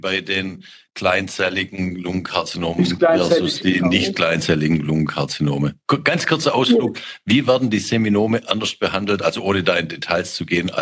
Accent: Baden-Württemberg, Germany; Für mich als Schwabe echt ein schwieriges Wort

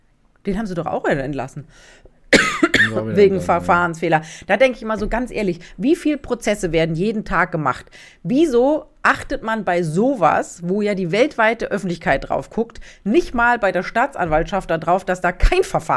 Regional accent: Southern Germany, Germany; Bei uns in Süddeutschland, wo meine Eltern noch leben, da isst man ja Nierle, also Nieren.

